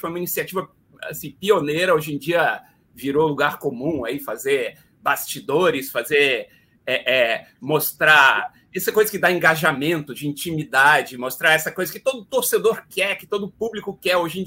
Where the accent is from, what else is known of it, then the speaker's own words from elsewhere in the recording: Brazil; moved away as an adult; now in Orlando, United States; Viemos juntos para Orlando 7 anos atrás para trabalhar no Orlando City. Viemos do Brasil, Diogo está lá até hoje no Orlando City.